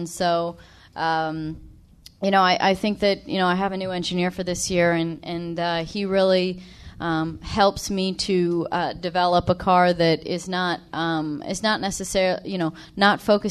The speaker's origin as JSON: {"language": "English", "region": "Illinois", "country": "United States", "tie": "born or raised there", "said": "I grew up in Illinois, not very far from here, so I know a lot of corn grows."}